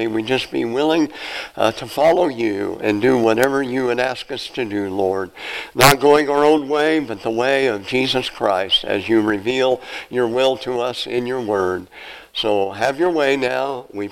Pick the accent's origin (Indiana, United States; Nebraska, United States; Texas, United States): Nebraska, United States; Napanee; Republican City, Nebraska is right near my hometown of Napanee.